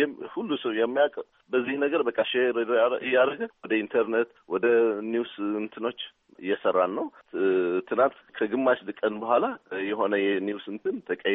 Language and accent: Amharic; Asmara, Maekel, Eritrea; also born or lived in Khartoum; ተወልጄ ያደኩበት አስመራ ገዛ ማንዳ ጣሊያን የሚባል ሰፈር ነው